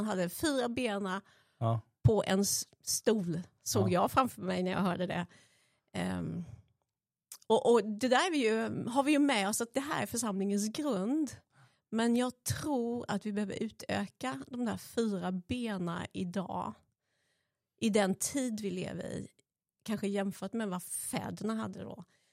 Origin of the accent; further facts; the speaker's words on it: Småland, Sweden; moved away as an adult; now in Gothenburg, Sweden; kommer ifrån Småland, brukar höras. Mm. När man bestämt Klevsult, Hacksult, mitt i Småland, uppväxt där. Blev pastor och hamnade i Göteborg.